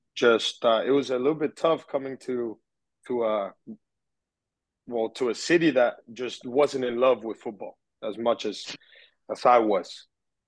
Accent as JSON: {"language": "English", "town": "Torreón", "region": "Coahuila", "country": "Mexico", "second_language": "English", "said": "I'm originally from Torreón, and it's a city of the north of Mexico"}